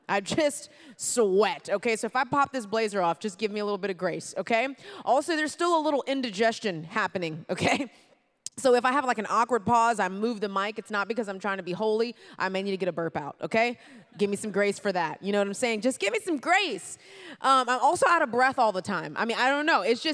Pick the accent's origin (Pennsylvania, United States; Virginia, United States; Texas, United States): Texas, United States; Houston; also born or lived in Atlanta; Now, I'm originally from Houston, Texas.